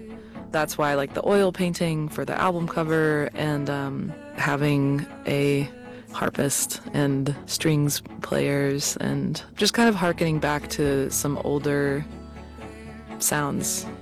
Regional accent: Richmond, Virginia, United States; also born or lived in Philadelphia; now in Los Angeles, United States; I moved across the country. Like, I'm from Richmond, Virginia, and then lived in Philly, and now I'm living in LA, which feels so different.

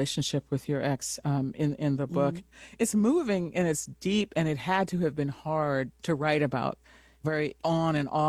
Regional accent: New York, United States; This is not a Texas word. I'm from New York, so I'm going to say it.

